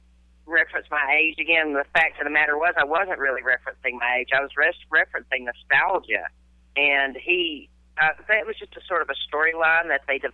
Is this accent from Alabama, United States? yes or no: yes; Birmingham, Alabama, United States; I'm from Birmingham. I don't have a lot of production companies here